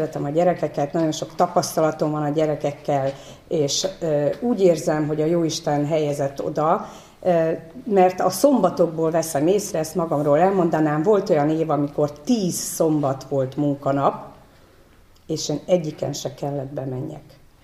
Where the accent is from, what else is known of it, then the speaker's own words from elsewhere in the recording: Bogártelke, Cluj County, Romania; now in Hungary; 27 éve, mindjárt 28 éve, hogy áttelepültünk Erdélyből, Bogártelkén születtem